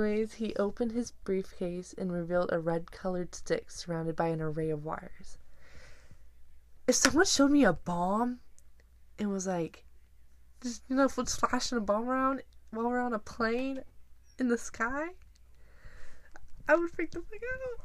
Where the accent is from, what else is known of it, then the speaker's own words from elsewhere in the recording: West Coast, United States; And I'm from the West Coast, so that kind of freaks me out, first of all.